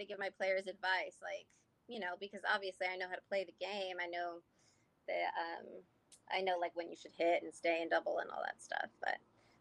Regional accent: Las Vegas, Nevada, United States; also born or lived in San Diego; Born in San Diego area. But I mostly grew up in Las Vegas. So... I got a little bit of that edge

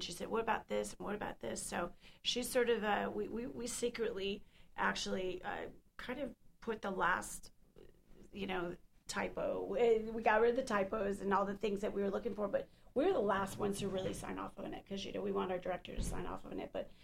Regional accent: the South, United States; We're from the South. We get it.

